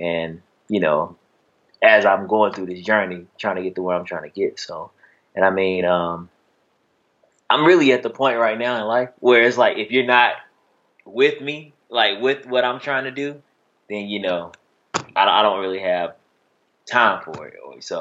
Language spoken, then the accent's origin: English; Shelby, North Carolina, United States; I'm from a small town. I'm from Shelby, North Carolina, like the smallest town ever.